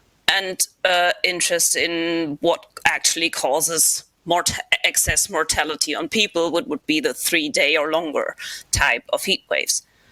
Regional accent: Kiel, Schleswig-Holstein, Germany; in my hometown of Kiel in Schleswig-Holstein

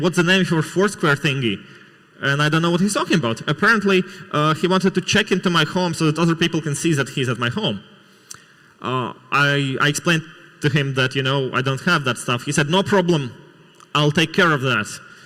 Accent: Latvia; English is a second language; Luckily for me, I come from Latvia

